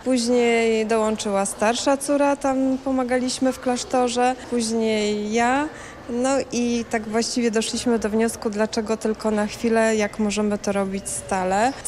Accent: Chełmno, Kuyavian-Pomeranian Voivodeship, Poland; jestem z Chełmna, zawodowa rodzina zastępcza.

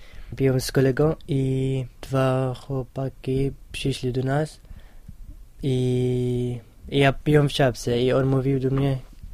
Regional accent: Israel; now in Toruń, Poland; Jestem z Izraela. Studiuję turystykę w Toruniu, na UOMK. Jestem na pierwszym roku. Przyjechałem w zeszłym roku.

